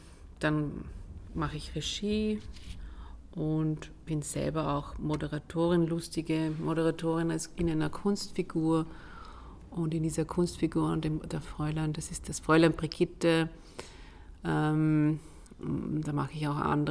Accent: Trentino-Alto Adige, Italy; moved away as an adult; now in Vienna, Austria; man hört es vielleicht, ich bin Südtirolerin und bin schon vor jetzt fast 30 Jahren nach Wien gekommen, um Psychologie zu studieren.

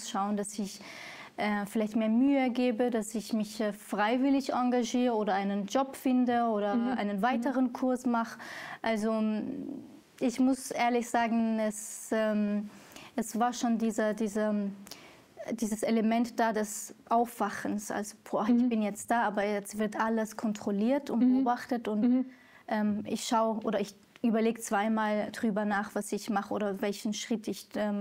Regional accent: Syria; ich bin selber aus Syrien, obwohl ich aus einer anderen Minderheit komme. Also bin ursprünglich Kurdin, aber ich, dadurch, dass ich die syrische Staatsbürgerschaft habe, bezeichne ich mich schon als Syrerin.

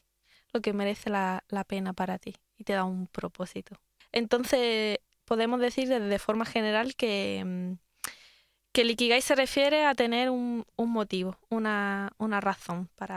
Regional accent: Málaga, Andalusia, Spain; now in Innsbruck, Austria; vengo de Málaga, de España. Y soy maestra y estoy aquí actualmente trabajando en un colegio Montessori en Innsbruck.

